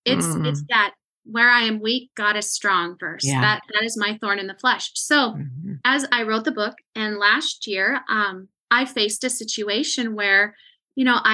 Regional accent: Montana, United States; some people are really convinced that I was not from Montana, but I was from down south

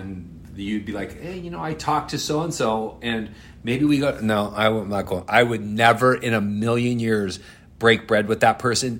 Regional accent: Los Angeles, California, United States; from South Central.

